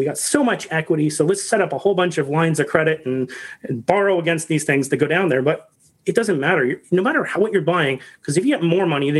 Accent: Canada; So as a Canadian, I'm considered a foreign national.

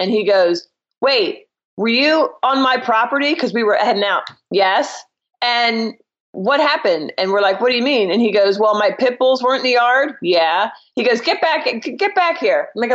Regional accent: Winchester, Virginia, United States; now in Richmond, United States; I'm from Winchester, Virginia, which is a far out DC suburb where I was a realtor for 13 years

